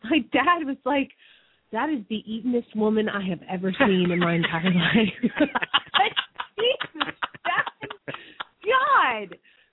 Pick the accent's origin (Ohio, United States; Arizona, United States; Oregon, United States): Arizona, United States; Phoenix; from Phoenix, Arizona